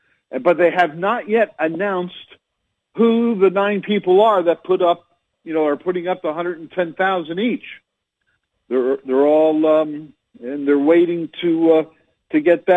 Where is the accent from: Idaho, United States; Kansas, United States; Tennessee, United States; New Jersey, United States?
New Jersey, United States; Flemington; I was born and raised in Flemington, New Jersey, on a dairy farm.